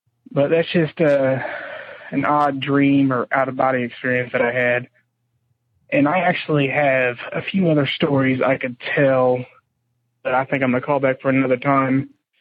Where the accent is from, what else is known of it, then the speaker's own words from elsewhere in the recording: Indiana, United States; I'm from Indiana.